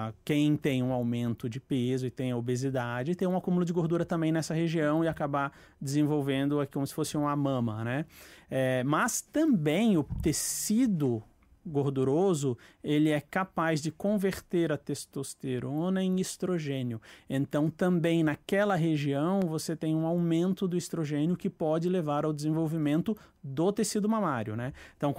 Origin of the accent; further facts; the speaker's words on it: Florianópolis, Santa Catarina, Brazil; De contas, eu cresci em Floripa.